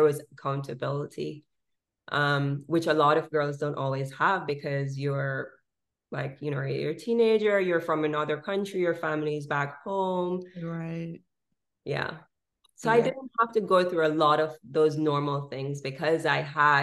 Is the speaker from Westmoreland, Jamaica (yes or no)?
yes; Westmoreland, Jamaica; a beautiful place. I'm from Westmoreland.